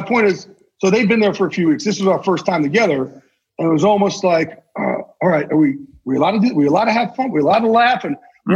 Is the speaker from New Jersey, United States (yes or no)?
yes; New Jersey, United States; It rhymes with Jersey poor.